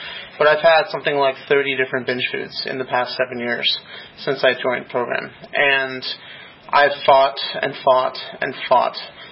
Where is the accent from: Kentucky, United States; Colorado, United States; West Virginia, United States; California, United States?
Colorado, United States; Denver; let me share first that I'm from Denver, Colorado.